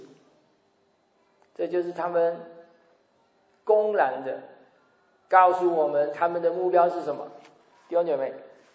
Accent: Taiwan; 他跟我们台湾人没有什么关系

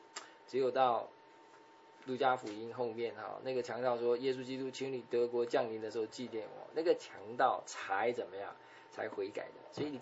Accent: China; 我们中国人有一个不太好的个性，就是说我们见不得人好

